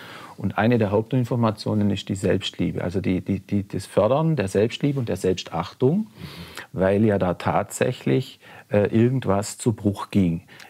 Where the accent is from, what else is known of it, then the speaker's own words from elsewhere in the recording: Baden-Württemberg, Germany; Also weil ich komme aus dem Badischen